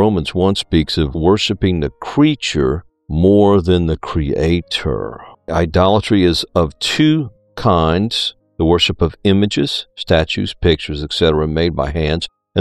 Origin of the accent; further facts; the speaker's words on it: New Orleans, Louisiana, United States; Having grown up Catholic, as I mentioned earlier, so many people where I grew up in New Orleans say, I was born a Catholic, I'm going to die a Catholic.